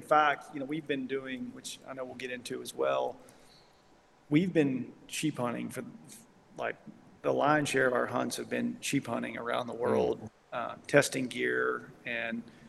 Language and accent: English; the South, United States; my dream as a kid, you know, of course, growing up in the South, hunting whitetail and waterfowl and rabbits, squirrels.